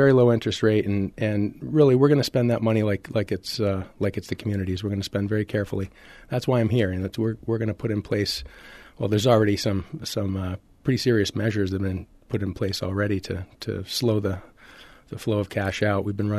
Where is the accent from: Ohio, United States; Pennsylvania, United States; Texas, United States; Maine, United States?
Maine, United States; Yeah, I came all the way from Maine, actually.